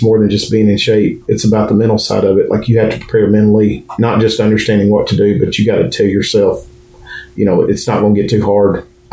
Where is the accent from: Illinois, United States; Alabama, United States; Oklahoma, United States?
Alabama, United States; Haleyville; born there; I was born in Haleyville in September of 1980.